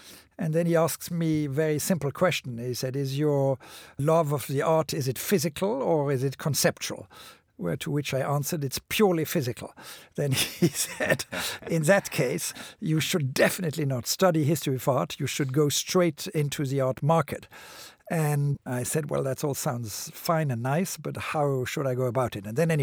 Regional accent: Basel, Basel-Stadt, Switzerland; I grew up in, and I was born in Basel in Switzerland. And that's a city which, despite its relatively small size, has a fantastic tradition in the arts.

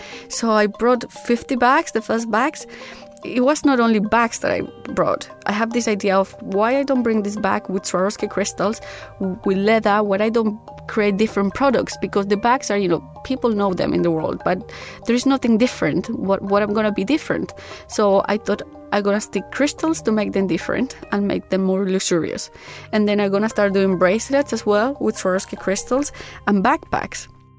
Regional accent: Manizales, Caldas, Colombia; English is a second language; Well, I was born in Manizales. Manizales is in Colombia, so it's 6 hours driving from Bogota. I grew up there most of my life with my mom.

